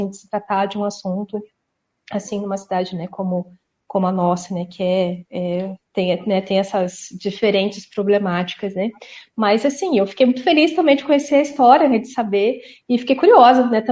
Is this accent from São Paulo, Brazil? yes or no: no; Curitiba, Paraná, Brazil; eu digo isso enquanto curitibana